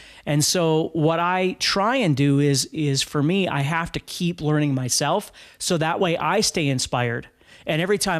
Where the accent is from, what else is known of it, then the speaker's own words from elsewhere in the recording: Fargo, North Dakota, United States; I'm from Fargo, North Dakota.